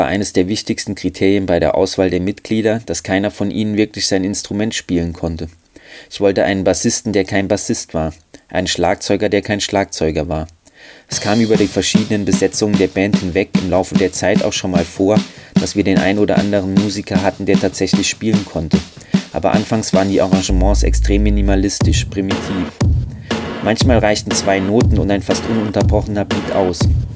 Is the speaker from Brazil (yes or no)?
yes; Nova Iguaçu, Rio de Janeiro, Brazil; moved away; deshalb bin ich letztendlich auch aus Nova Iguazu geflohen. Meine Heimatstadt hat ernsthafte Probleme.